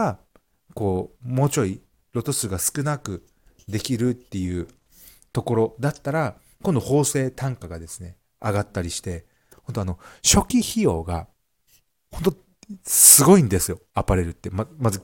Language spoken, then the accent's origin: Japanese; Okinawa, Japan; 私の地元沖縄県はですね